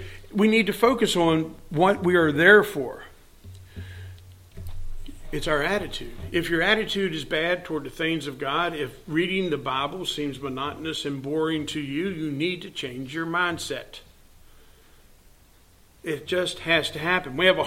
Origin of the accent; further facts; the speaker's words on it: West Virginia, United States; but I say I'm from West Virginia, and we don't have a Philippi.